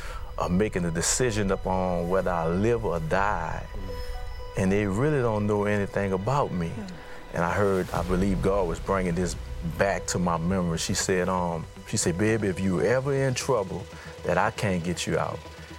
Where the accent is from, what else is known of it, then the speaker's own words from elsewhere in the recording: New Orleans, Louisiana, United States; Yes, well, I grew up in New Orleans, the inner cities, in a neighborhood that was filled with a lot of crime